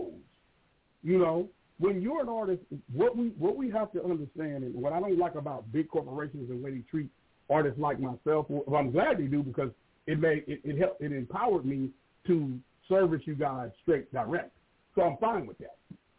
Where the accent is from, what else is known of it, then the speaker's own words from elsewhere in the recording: Brooklyn, New York, United States; My whole project used to bump y'all. I'm from Brooklyn.